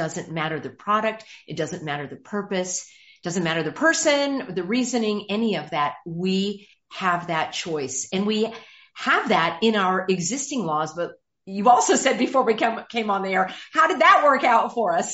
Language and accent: English; California, United States; You know, I'm from California